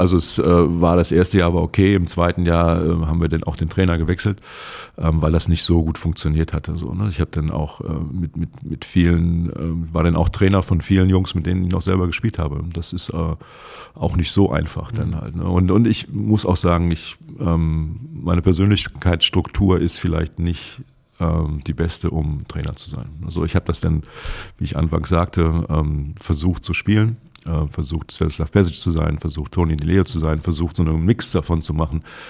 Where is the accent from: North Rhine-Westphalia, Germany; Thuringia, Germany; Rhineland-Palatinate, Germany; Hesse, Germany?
North Rhine-Westphalia, Germany; Cologne; ich bin nach Köln zurück, an meine Heimatstadt. Ich bin hier in Köln-Nippes geboren und bin hier aufgewachsen. Mit 11 sind meine Eltern dann nach Sinnersdorf gezogen, was ja auch noch fast Köln ist.